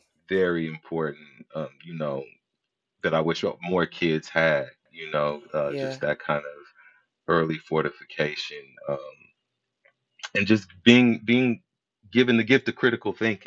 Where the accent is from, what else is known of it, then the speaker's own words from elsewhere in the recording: San Francisco, California, United States; I grew up in Frisco. It was lovely growing up.